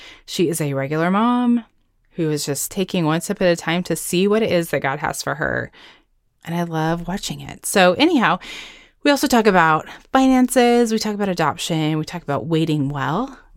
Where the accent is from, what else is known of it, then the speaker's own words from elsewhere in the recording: Arizona, United States; See, I'm from Arizona and now I live in Texas.